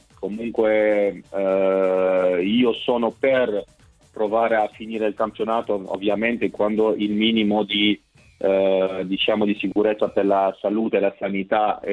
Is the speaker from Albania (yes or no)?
yes; Albania; now in Rome, Italy; essendo albanese, essendo io soprattutto vivendo a Roma, essendo sposato con una romana